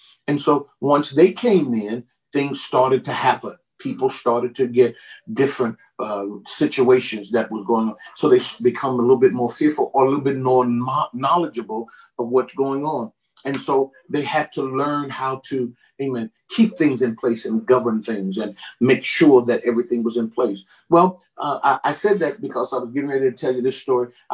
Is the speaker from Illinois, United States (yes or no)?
yes; Brooklyn, Illinois, United States; I grew up in a little town called Brooklyn, Illinois. It's right across the bridge from St. Louis.